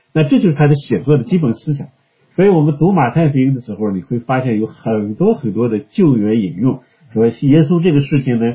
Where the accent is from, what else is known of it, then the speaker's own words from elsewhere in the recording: China; 其实对我们家中国人来说，家谱呢并不陌生。我们中国人的好多大家族里面呢都有过自己的家谱